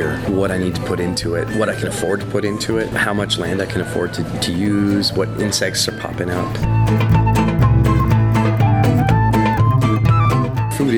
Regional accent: Ontario, Canada; I grew up in Ontario

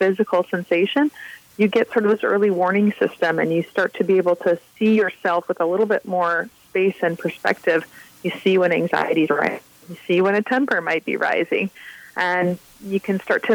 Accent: Flint, Michigan, United States; Well, I grew up in Flint, Michigan, and Flint, Michigan today is known for the fact that our city's water has been poisoned with lead

